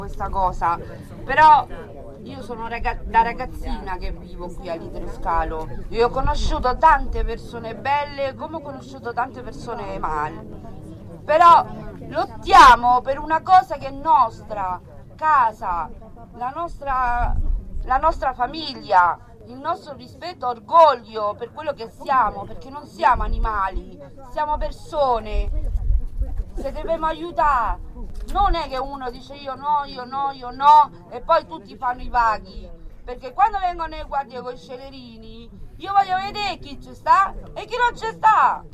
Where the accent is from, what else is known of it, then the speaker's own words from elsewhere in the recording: Uruguay; sono uruguaiana, sono tanti anni che vivo all'idroscalo